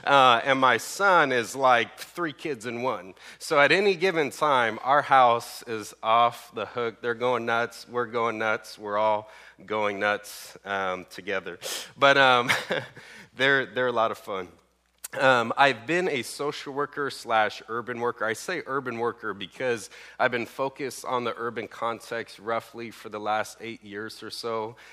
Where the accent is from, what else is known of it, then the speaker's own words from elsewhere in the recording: Sacramento, California, United States; the fact that I grew up in Sacramento running the streets, like literally.